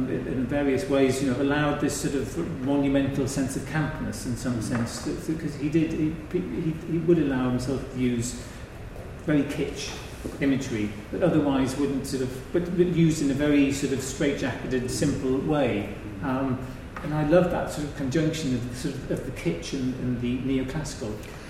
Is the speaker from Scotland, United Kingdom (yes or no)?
no; East of England, United Kingdom; and I wasn't from Manchester, I was from Norfolk. That sense of derelict space was all over Norwich as well